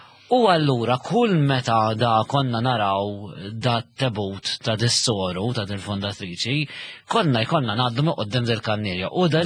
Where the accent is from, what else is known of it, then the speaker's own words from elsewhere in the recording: Rabat, Western Region, Malta; Jiena mir-Rabat. La … mir-Rabat, ekku m'hemmx għażla